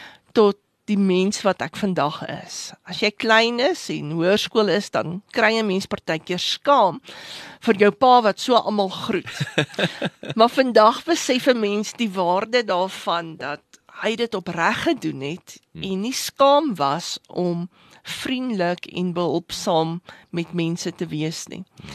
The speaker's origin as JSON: {"language": "Afrikaans", "town": "Johannesburg", "region": "Gauteng", "country": "South Africa", "tie": "born or raised there", "said": "Jong, ek is 'n meisie van die suide, Johannesburg suid groot geword, Terfontein, wonderlike herinneringsjare daaraan."}